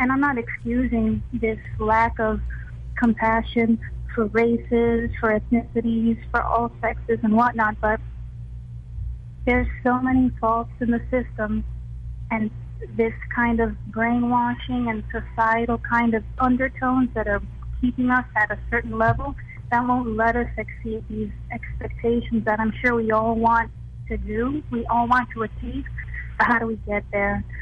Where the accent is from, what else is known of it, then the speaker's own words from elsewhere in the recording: New York City, New York, United States; I mean, I'm from Brooklyn, grew up in Jackson Heights, native New Yorker. I'm 29